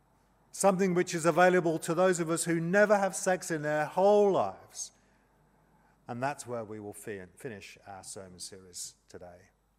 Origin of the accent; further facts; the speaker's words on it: England, United Kingdom; because I'm English